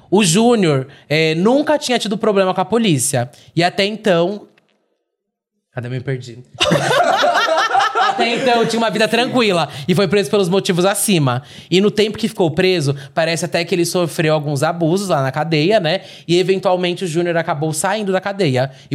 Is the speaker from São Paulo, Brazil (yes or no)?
yes; Ribeirão Preto, São Paulo, Brazil; Eu sou de Ribeirão Preto. Da região que ocorreu toda essa história, que é antiga.